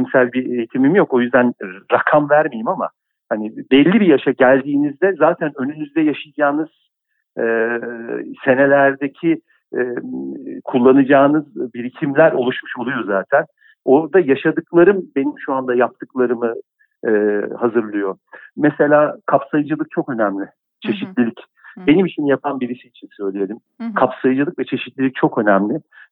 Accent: Istanbul, Turkey; Sınır mahalle o demek. Sınır mahallede büyüdüm ben Acıbadem'de. 7 daireli bir apartmandı.

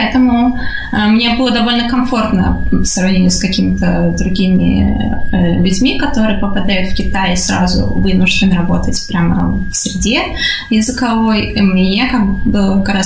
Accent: Kazan, Tatarstan, Russia; Я сама из Казани, училась я в Казанском архитектурном.

